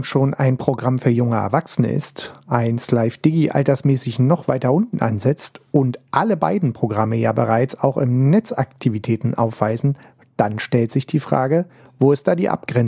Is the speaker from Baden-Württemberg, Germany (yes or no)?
no; Berlin, Germany; Als Berliner, der die Radioszene in NRW nicht wirklich kennt